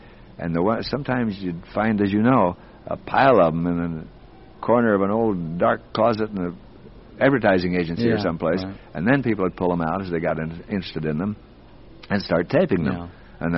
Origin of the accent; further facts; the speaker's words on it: La Harpe, Illinois, United States; born there; now in Los Angeles, United States; drive back to La Harpe and visit the house where I was born